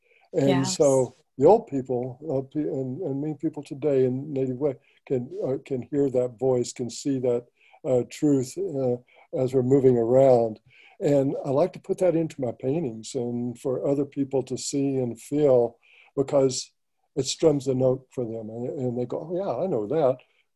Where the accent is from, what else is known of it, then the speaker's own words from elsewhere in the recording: Oklahoma, United States; So, I was originally from Oklahoma. That's where I was born, where I was raised. I grew up with a lot of the traditions and things of this nature.